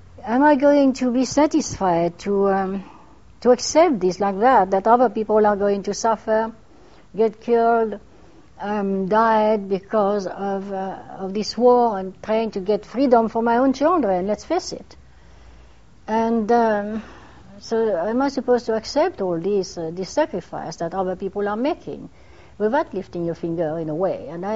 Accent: France; English is a second language; Because after all, I am French-born, and I was brought up in France. My family has always lived on the battlefield of all the wars.

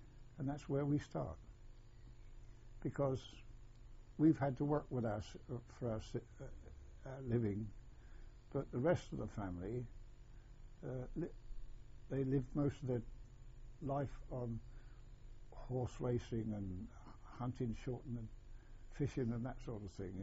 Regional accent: Portsmouth, South East England, United Kingdom; born there; I was born in Royal Hospital, Portsmouth, on the 27th of the 4th, 1924.

